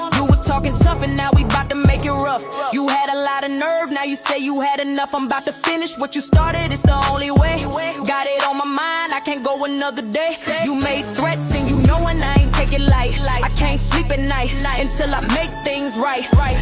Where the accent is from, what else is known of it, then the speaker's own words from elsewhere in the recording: Oakland, California, United States; I'm from Cali, right? But at the end of the day, my allegiance is to the East, you feel me? No matter what I do in life, I'ma always rep East Oakland